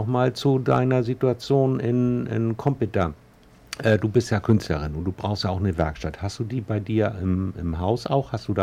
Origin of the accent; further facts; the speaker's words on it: Northern Germany, Germany; Ich komme auch aus Norddeutschland